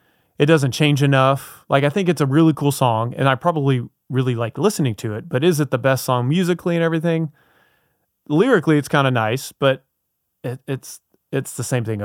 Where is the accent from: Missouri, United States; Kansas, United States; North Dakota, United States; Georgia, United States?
Georgia, United States; Atlanta; That's a band that we grew up liking here in the Atlanta area.